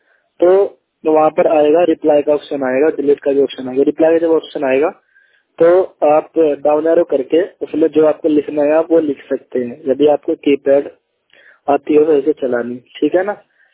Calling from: Uttar Pradesh, India; जिला सहारनपुर, राज्य उत्तर प्रदेश से बात कर रहा हूँ।

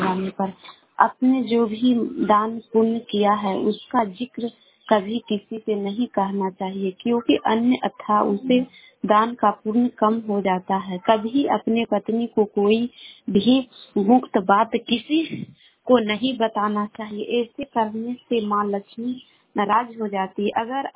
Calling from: Sheikhpura, Bihar, India; मैं गोवा से शेखपुरा से बोल रही हूँ। मैं जिला के रहने वाले हूँ।

